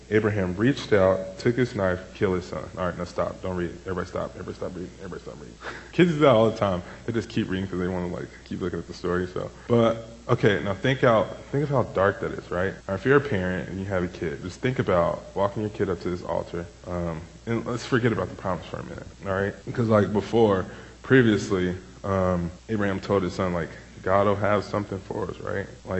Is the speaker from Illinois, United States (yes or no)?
yes; Chicago, Illinois, United States; This is Chicago stuff. I'm so sorry. I am from Chicago.